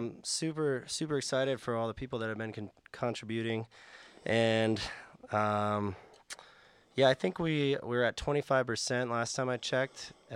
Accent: Massachusetts, United States; now in Boulder, United States; a lot of folks that I grew up in Massachusetts, and I'm sure there's some folks back there listening right now

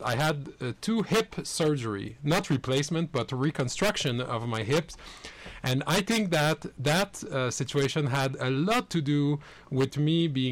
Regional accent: Canada; as I'm Canadian, and Canada has a great free healthcare system

